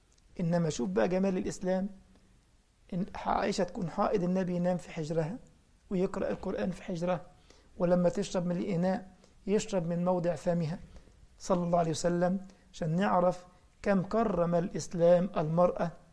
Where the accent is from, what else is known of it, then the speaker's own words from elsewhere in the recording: Egypt; عشان كده الريش دي عندنا في مصر هي دي الكباب اللي بتعمل الكباب، مش الكباب بتاعكم في ألمانيا ده